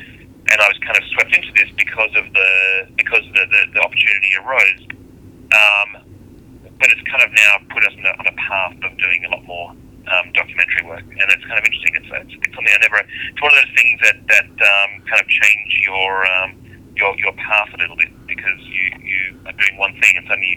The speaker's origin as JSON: {"language": "English", "country": "Australia", "said": "I'm Australian, and anything related to military is kind of new to me."}